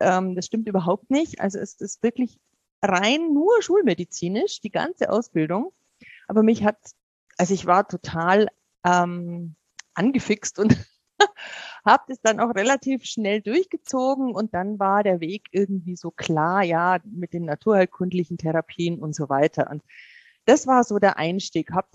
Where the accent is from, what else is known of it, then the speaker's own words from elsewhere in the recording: Bavaria, Germany; ich bin ja in Bayern aufgewachsen